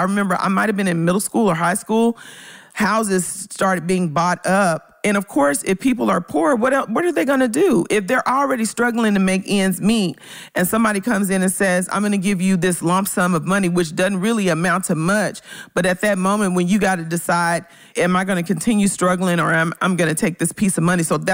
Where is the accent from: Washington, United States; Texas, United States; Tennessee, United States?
Tennessee, United States; Memphis; In Memphis, I'm from Orange Mound in Memphis, Tennessee